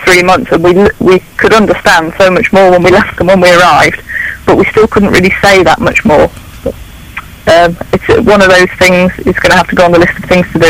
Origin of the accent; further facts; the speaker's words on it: Bolton, North West England, United Kingdom; now in France; We live in France now. It's registered in France, but we're from Bolton.